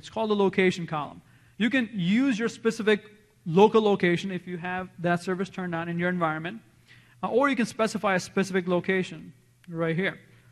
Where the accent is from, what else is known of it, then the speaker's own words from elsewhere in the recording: Chicago, Illinois, United States; I don't know if I mentioned this before, but I'm from Chicago.